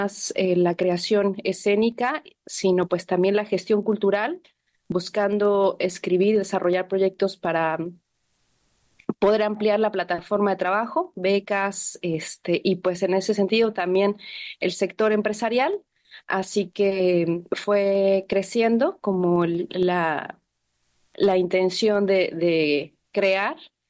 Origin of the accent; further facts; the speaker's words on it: Mexico City, Mexico; now in San José del Cabo, Mexico; yo soy de la Ciudad de México. Llegué aquí a San José del Cabo en el año 2007, pues buscando realizar sueños.